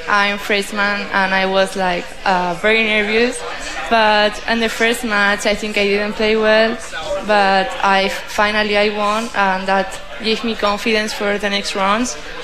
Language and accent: English; Spain; English is a second language; because I'm from Spain, so it's more difficult for me than for other people.